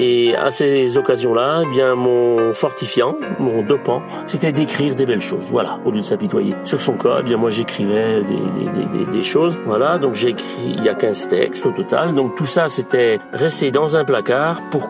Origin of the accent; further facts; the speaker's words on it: La Guerche-de-Bretagne, Brittany, France; je suis de la Gerge de Bretagne, donc c'est en Ille-et-Vilaine et c'est limitrophe au département de la Loire-Atlantique, de la Mayenne et du Maine-et-Loire aussi. Donc 62 ans, je suis à la retraite